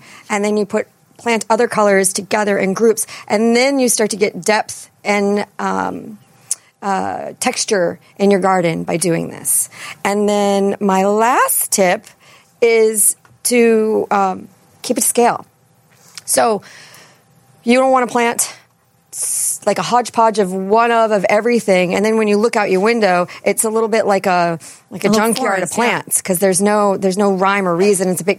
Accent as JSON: {"language": "English", "region": "East Coast", "country": "United States", "accent": "East Coast", "said": "And it's like if you put enhance my East Coast accent in there, it actually sounds even better."}